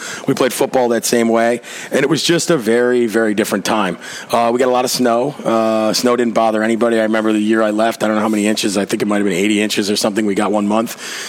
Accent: Williamsville, New York, United States; Williamsville, yeah, Amherst. I played hockey

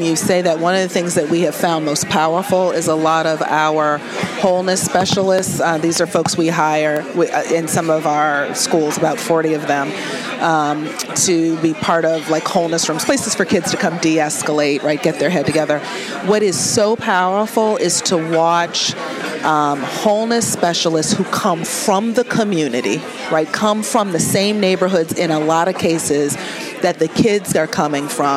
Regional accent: New England, United States; they look at me and they know I grew up in New England and I did, you know.

